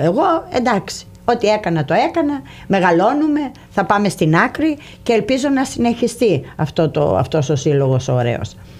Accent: Kalamata, Peloponnese, Greece; Γιατί είμαι από την Καλαμάτα

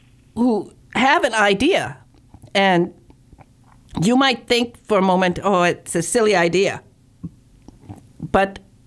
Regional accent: Detroit, Michigan, United States; because I was raised in Detroit. All of my family worked for Ford.

